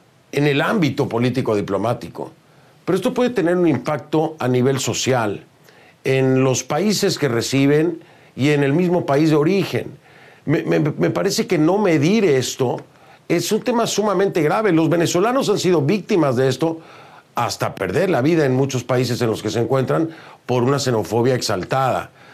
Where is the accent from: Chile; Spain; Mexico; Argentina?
Mexico; en mi país, en México